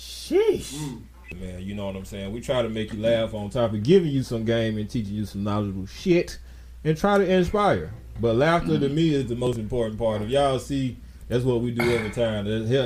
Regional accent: Columbus, Ohio, United States; In Columbus, my hometown.

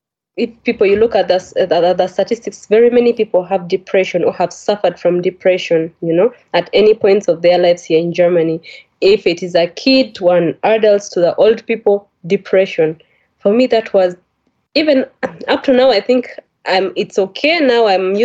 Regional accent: Uganda; When I came from Uganda, I didn't know stress.

